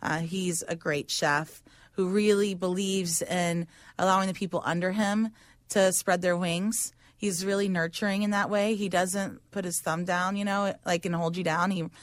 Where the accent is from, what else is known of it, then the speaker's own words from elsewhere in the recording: Texas, United States; Growing up in Texas, where I was from, it was a lot of chain restaurants